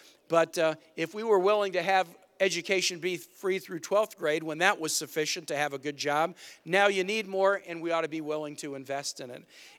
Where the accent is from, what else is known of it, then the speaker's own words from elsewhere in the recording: Virginia, United States; Here in North Carolina, in my home state of Virginia, climate change isn't a tomorrow issue, it's a today issue.